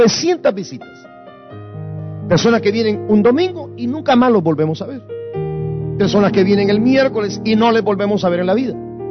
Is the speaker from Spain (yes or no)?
no; Guastatoya, El Progreso, Guatemala; decir que yo soy de Guatemala, que soy nacido en Guastatoya